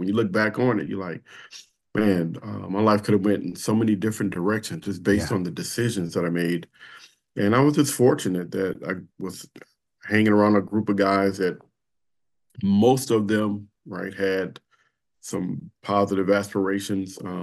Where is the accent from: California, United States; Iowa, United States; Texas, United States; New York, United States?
California, United States; Compton; So I grew up in Compton, California. Those that know the movie Boys in the Hood.